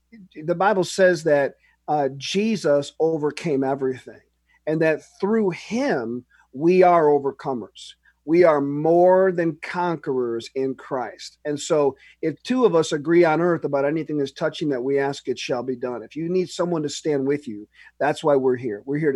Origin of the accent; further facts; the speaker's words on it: United States; now in Toronto, Canada; my wife and I are American. We're from the United States. We've been here in Canada for 10 years, serving the Lord, pastoring Word of Faith Church in Toronto.